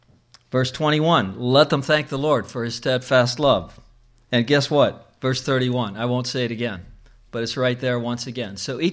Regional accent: Canada; now in United States; That includes me, by the way. I came from Canada.

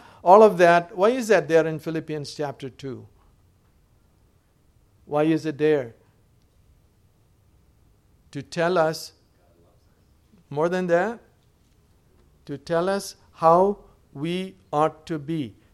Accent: India; born there; I was born in India.

